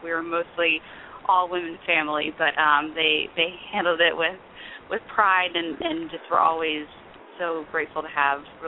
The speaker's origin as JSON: {"language": "English", "town": "Cincinnati", "region": "Ohio", "country": "United States", "tie": "born or raised there", "said": "I grew up in Cincinnati, Ohio, strong Midwest background."}